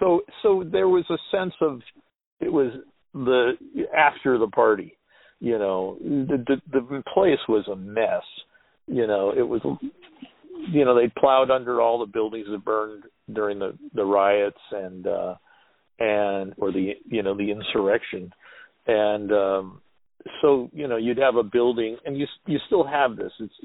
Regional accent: New York, United States; I went to Cream in 75, and I came from New York. I had actually spent a year out in San Francisco

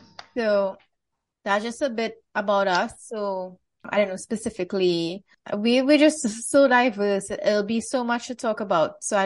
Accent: Trinidad, Trinidad & Tobago; I am from Trinidad, as Anaïs shared.

